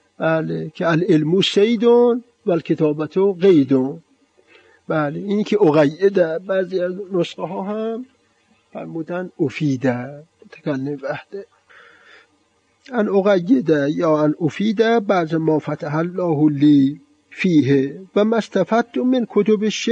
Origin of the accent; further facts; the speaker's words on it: Amol, Mazandaran, Iran; moved away as an adult; now in Tehran, Iran; اون آقایان شهر خودمون آمول خیلی قوی تر از این آقایان هستن